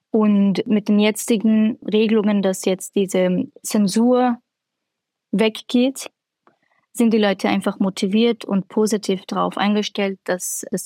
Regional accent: Kobani, Aleppo Governorate, Syria; now in Salzburg, Austria; Ich wohne in Salzburg in Österreich seit 9 Jahren, bin ursprünglich aus Syrien, aus einer kurdischen Stadt namens Kobane.

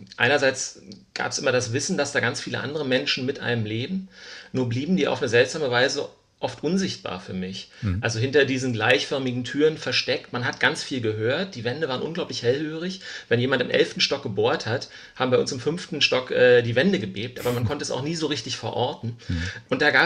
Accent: Berlin, Germany; die ich wiederum als Kind im Plattenbau in Berlin-Hohenschönhausen

